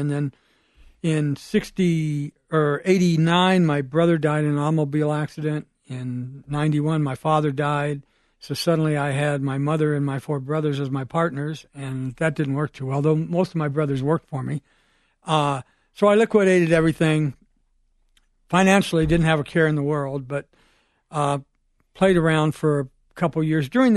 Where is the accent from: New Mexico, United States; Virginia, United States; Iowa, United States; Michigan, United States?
Michigan, United States; also born or lived in South Dakota / Washington, D.C.; I was born in South Dakota, oldest of six boys, raised primarily in Michigan.